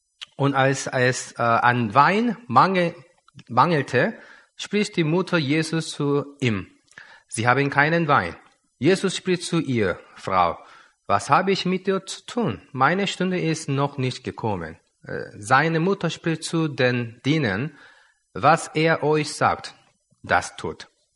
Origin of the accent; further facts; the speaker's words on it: South Korea; German is a second language; now in Regensburg, Germany; Ich komme ursprünglich aus Südkorea. Jetzt wohne ich jetzt in Regensburg. Dort bin ich auch Leiter in einer Baptisten, die freie evangelische Gemeinde.